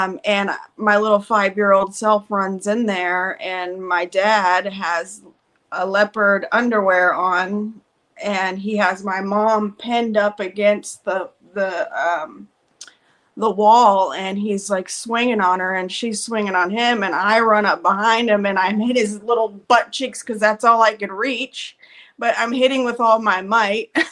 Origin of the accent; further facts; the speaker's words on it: Hillbilly, West Virginia, United States; born there; Going back, I was born in Hillbilly, West Virginia, you know, and when I say hillbilly, I'm not just saying that. We had outhouses